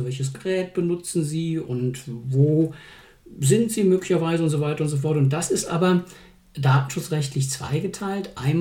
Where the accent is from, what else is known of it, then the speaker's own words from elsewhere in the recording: Cologne, North Rhine-Westphalia, Germany; und ich komme aus Köln.